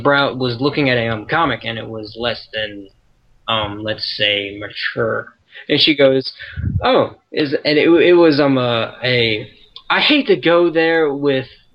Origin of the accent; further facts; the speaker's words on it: United States; from the United States.